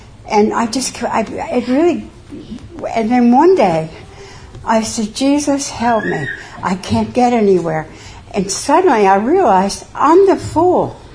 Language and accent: English; New York City, New York, United States; born there; I was born in New York City in 1934. So I'm actually 84